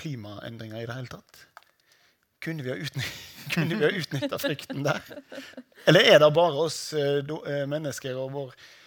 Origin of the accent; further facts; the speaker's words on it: Western Norway, Norway; der jeg har vokst opp langs kysten på Vestlandet